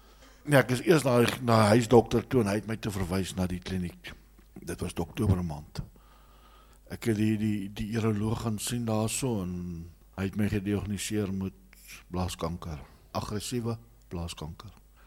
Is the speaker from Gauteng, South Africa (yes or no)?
yes; Pretoria, Gauteng, South Africa; ek is oorspronklik van Pretoria af.